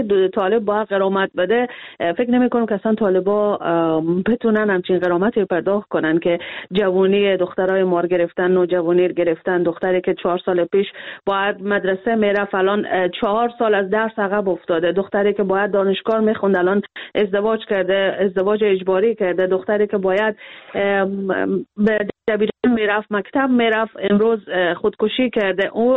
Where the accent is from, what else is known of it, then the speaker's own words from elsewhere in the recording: Afghanistan; ما بالاخره از افغانستان هستیم و سنت‌های خود داریم